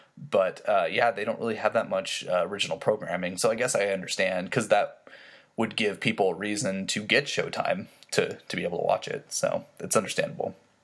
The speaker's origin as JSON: {"language": "English", "region": "Pacific Northwest", "country": "United States", "said": "Well, I'm not from that area, but, like, I'm from the Pacific Northwest."}